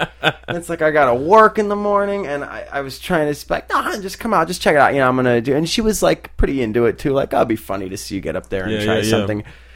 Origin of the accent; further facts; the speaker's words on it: Wilmette, Illinois, United States; Wilmette, Illinois.